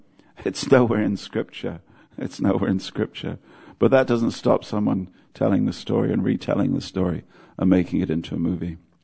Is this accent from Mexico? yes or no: no; United Kingdom; I'm a white man after all, you know. I'm British.